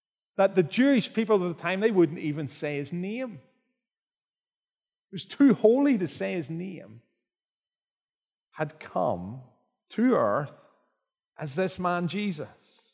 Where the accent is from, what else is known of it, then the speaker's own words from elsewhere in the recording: Ireland; I'm more of a Pierce Brosnan kind of man myself. Something to do with being Irish.